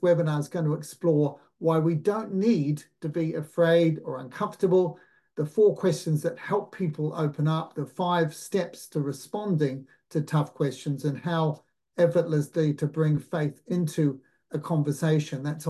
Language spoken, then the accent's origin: English; St Albans, East of England, United Kingdom; Andy was in my hometown of St. Albans, speaking at a local golf club to a group of largely non-Christians just a week or so ago.